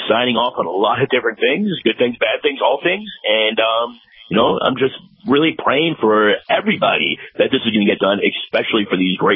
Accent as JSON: {"language": "English", "region": "New York", "country": "United States", "said": "This is extremely, extremely exciting for me, being a New Yorker"}